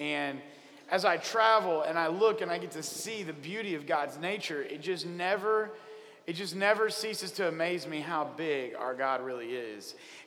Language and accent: English; Oklahoma, United States; also born or lived in White Deer, Texas; I grew up in Oklahoma, and when I grew up in Oklahoma, I grew up in southwest Oklahoma, and then a couple years I was out in the panhandle of Texas, a little town called White Deer, Texas.